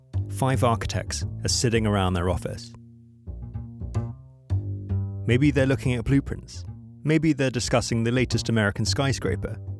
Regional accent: England, United Kingdom; moved away as an adult; now in Copenhagen, Denmark; I'm not Danish, I'm English. But 3 years ago, my wife and I decided to leave England and move to Copenhagen.

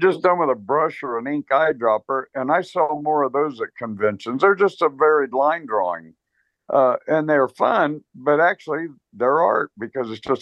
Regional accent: United States; But, you know, I'm an American, so.

